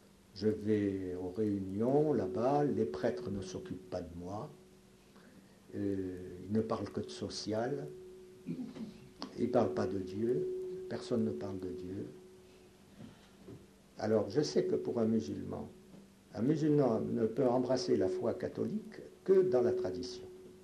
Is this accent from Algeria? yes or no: yes; Algeria; C'est drôle, hein, parce que je suis un Français d'Algérie.